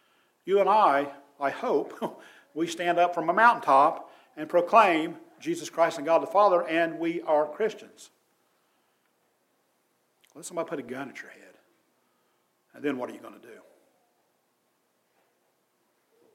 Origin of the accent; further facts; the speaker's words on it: Ohio, United States; I said, yeah, I'm from Ohio.